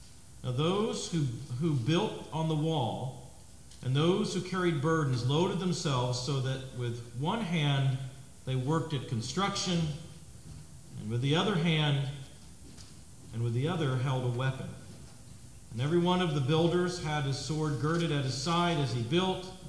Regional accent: Missouri, United States; now in Kansas, United States; I'm actually from Missouri. I have to confess I live in Kansas, but I'm actually from Missouri.

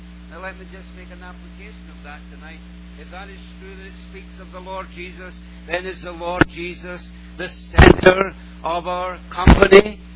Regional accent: Scotland, United Kingdom; now in Canada; I'm a Scotsman living in Canada, and I can assure you in January the weather gets me down.

